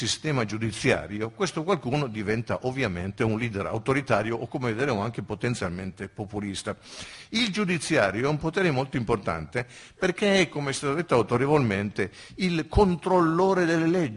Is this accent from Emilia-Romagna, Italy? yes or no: yes; Bologna, Emilia-Romagna, Italy; io vengo da Bologna